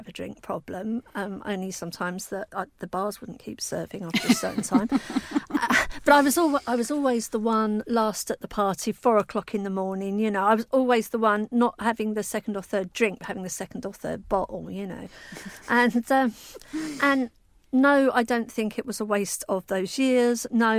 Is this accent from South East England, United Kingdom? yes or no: no; Basildon, East of England, United Kingdom; I grew up in Basildon, which is a new town, and at that time it's exclusively working class.